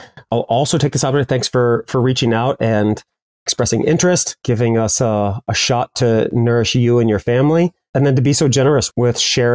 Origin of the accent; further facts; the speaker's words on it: California, United States; now in Los Angeles, United States; I grew up in Central California with one half of the family in oranges, so high-end citrus fruit. But I went to Los Angeles and went to school there and lived in the city for almost 30 years.